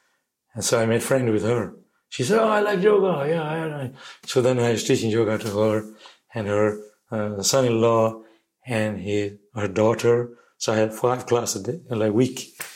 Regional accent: Shantipur, West Bengal, India; now in Melbourne, Australia; I came from Shantipur. We began our story. It's a very simple village.

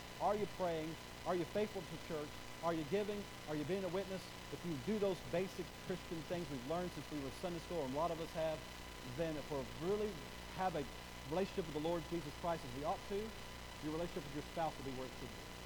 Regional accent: Bowie, Texas, United States; 60 miles north of here, a little town of Bowie, my hometown I was raised in.

